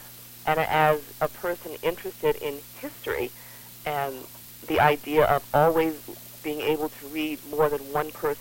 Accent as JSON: {"language": "English", "town": "Detroit", "region": "Michigan", "country": "United States", "tie": "born or raised there", "said": "Now, as a woman of African descent myself, I was born and I grew up in Detroit, Michigan"}